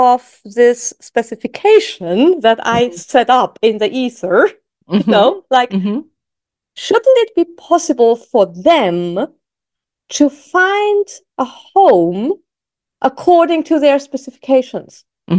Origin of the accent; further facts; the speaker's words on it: Switzerland; look, I'm from Switzerland.